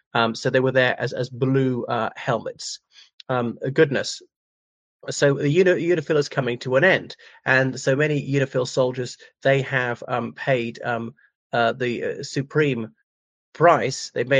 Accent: Ireland; And various countries like Republic of Ireland, we dispatched troops as an Irishman, as an Irish citizen.

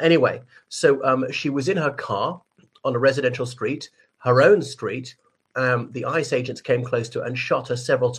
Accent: Ireland; from Ireland.

